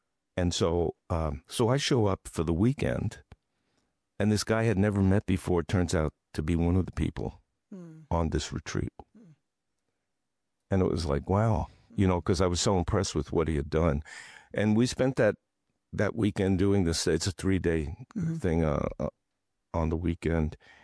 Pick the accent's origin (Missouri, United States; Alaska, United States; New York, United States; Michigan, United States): New York, United States; New York City; also born or lived in Philadelphia; I'm a New Yorker.